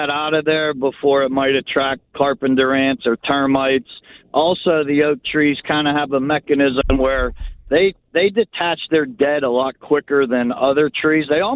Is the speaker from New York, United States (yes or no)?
no; Pittsburgh, Pennsylvania, United States; Oh, I love Lincoln Place. I grew up in Greenfield. We always had good battles with Lincoln Place.